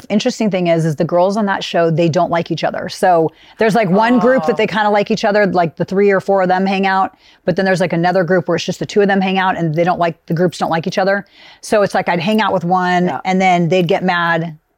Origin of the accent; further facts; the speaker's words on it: California, United States; I think I was the only original girl on RHOC that was born and raised in Orange County.